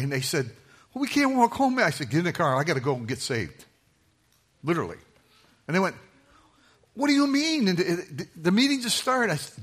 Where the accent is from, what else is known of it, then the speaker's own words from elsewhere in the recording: New York, United States; I come originally from New York State.